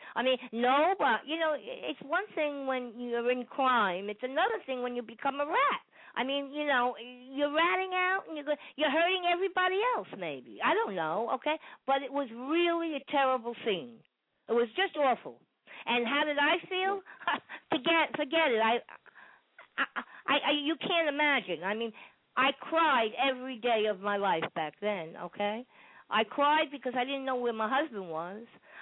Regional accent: Brooklyn, New York, United States; also born or lived in Staten Island; I came from Brooklyn. I came from Bensonhurst, but then I went to Staten Island, New York.

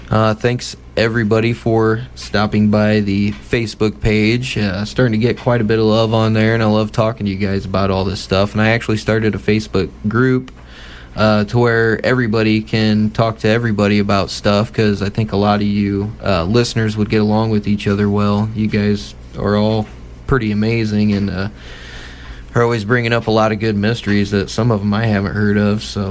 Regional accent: Fort Wayne, Indiana, United States; because I am from the Fort Wayne, Indiana area

